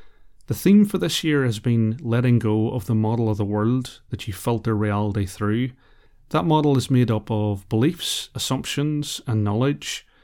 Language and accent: English; Ireland; I'd brought a bottle of sun cream with me because, well, I'm Irish